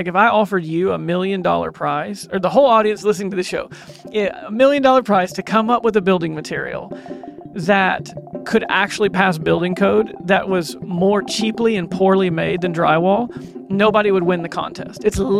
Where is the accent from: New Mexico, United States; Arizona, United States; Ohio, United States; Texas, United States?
Texas, United States; So yeah, growing up on the Gulf Coast of Texas, my parents' home and my whole town, like 95% of the town was like substantially damaged in that hurricane.